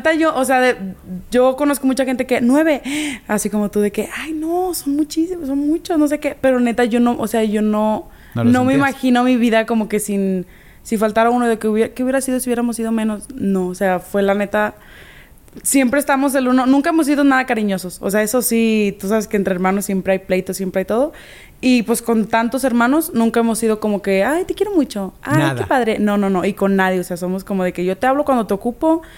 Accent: Jalostotitlán, Jalisco, Mexico; also born or lived in Tepatitlán; nací en Tepatitlán, está cerca de Jalostotitlán, pero, o sea, de que mi mamá fue y se alivió y se regresó.

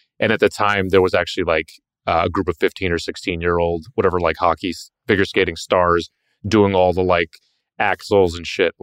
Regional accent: Boxborough, Massachusetts, United States; also born or lived in Boston; I was born in Boston, but grew up in a extremely boring suburb called Boxborough, Massachusetts.

